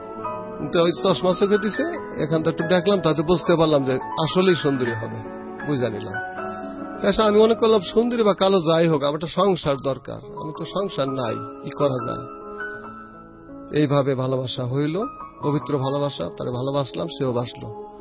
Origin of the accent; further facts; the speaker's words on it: Zanjira, Dhaka Division, Bangladesh; তো আমাদের বাড়ি জাজিরা, ওদের বাড়ি লাখুলা, ডিস্টেন্স 3-4 মাইল হবে মাত্র।